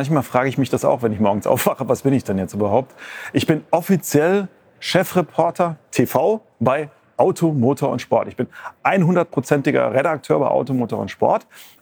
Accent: Rhineland-Palatinate, Germany; Also ich bin ja in der Nähe von Mainz aufgewachsen

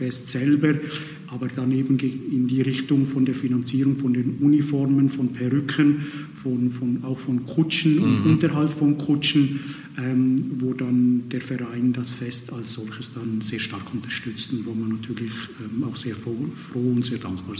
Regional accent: Switzerland; now in Bad Kissingen, Germany; Das Rakoczy-Fest selber kenne ich, seitdem ich 1997 nach Bad Kissingen gekommen bin. Ich bin ja ursprünglich aus der Schweiz.

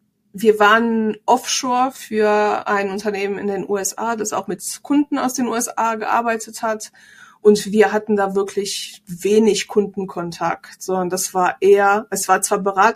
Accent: Croatia; moved away as an adult; now in Bad Nauheim, Germany; ich komme eigentlich aus Kroatien, wo ich vorher 6 Jahre als Entwickler gearbeitet habe und bin vor 2 Jahren mit meinem damals Freund, jetzt Ehemann, nach Bad Nauheim gezogen.

